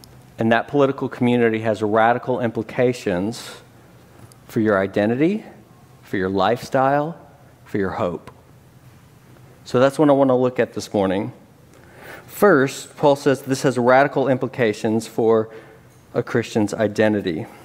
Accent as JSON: {"language": "English", "town": "Memphis", "region": "Tennessee", "country": "United States", "said": "Now, I'm from Memphis, and that song is all about Memphians' traditions and laws and customs and calendars and culture"}